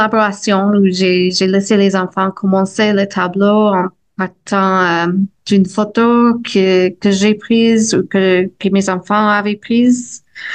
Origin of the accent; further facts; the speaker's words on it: United States; French is a second language; Oui, en fait, je ne viens pas de Saint-Jean. Je viens des États-Unis et je suis devenue francophile au cours des années. J'ai appris le français comme langue étrangère